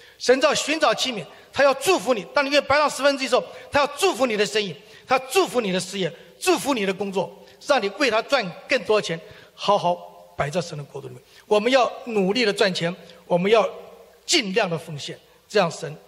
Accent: Taiwan; moved away as an adult; now in United States; 那我自己来自一个来美国快40年了，70年就来美国，那家里环境很苦，从台湾来的。

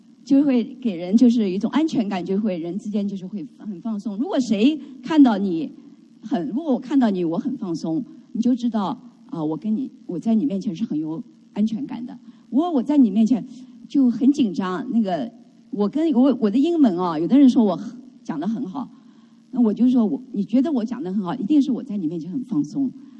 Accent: China; 所以我是觉得我们大陆来的人有一点点先天不足，因为我们很多人成长在那个什么文化大革命，

